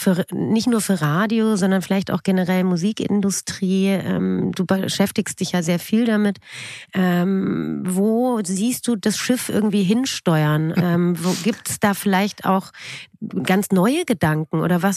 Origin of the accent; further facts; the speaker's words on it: Berlin, Germany; Ja, ich komme aus Berlin.